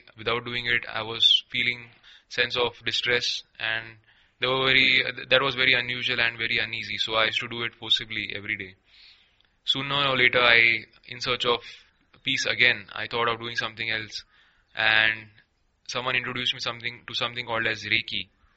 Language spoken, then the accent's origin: English; Mangalore, Karnataka, India; now in Thane, India; basically I'm from a Hindu background. We have been brought up in a Hindu culture and we basically are from Mangalore, Karnataka, which is a state of India.